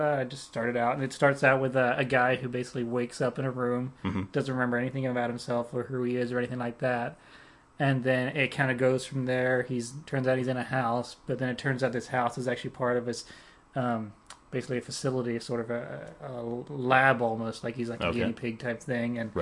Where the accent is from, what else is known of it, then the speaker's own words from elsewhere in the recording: Spain; moved away as an adult; now in United Kingdom; I was born in Spain and raised there for 18 years, and then I came over here for college.